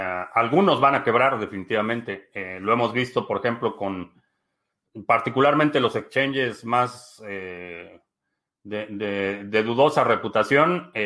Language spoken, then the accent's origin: Spanish; Mexico; tenemos muchos malos hábitos de coexistencia como mexicanos